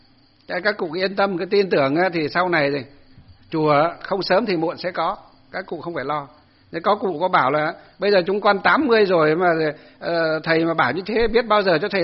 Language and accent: Vietnamese; Ba Hàng Đồi, Hòa Bình, Vietnam; dọc từ trên Sơn Tây xuống dưới quê tôi Ba Hàng Đồi